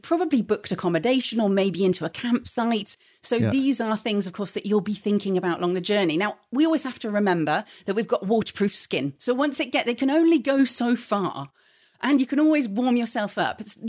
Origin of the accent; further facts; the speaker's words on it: Midlands, United Kingdom; I'm from the Midlands originally, the Midlands of England.